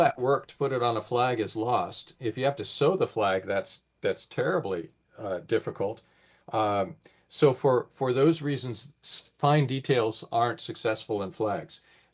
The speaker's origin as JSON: {"language": "English", "town": "Portland", "region": "Oregon", "country": "United States", "said": "And I'm from Portland, Oregon, and I know about big city versus the rest of the state."}